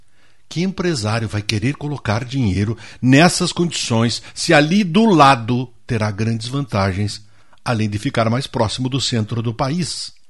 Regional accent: Rio Grande do Sul, Brazil; como nós gaúchos fazemos nossas escolhas historicamente

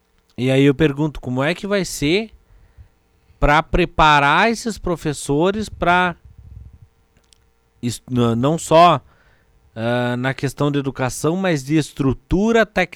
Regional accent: Bom Jesus, Brazil; Lá na minha terra, em Bom Jesus, que deu um pulo, ou se confirmou essa noite, 22 casos já, para uma cidade de 11, 12 mil habitantes.

